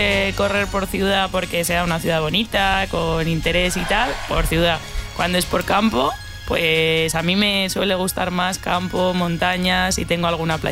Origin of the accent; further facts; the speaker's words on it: Madrid, Community of Madrid, Spain; Yo soy madrileña.